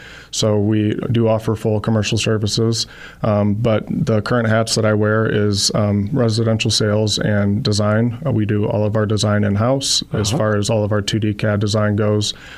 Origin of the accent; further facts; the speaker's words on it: Tupelo, Mississippi, United States; also born or lived in Alabama / Kenosha, Wisconsin; I was born in Tupelo, Mississippi, and I spent a good portion of my younger years between Mississippi and Alabama area. As I grew up, we ended up in Kenosha, Wisconsin, of all places.